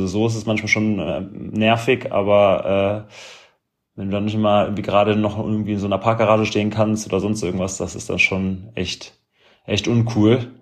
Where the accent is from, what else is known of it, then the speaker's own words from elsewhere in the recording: Germany; Als Deutscher hat man natürlich Dirk Nowitzki immer verfolgt.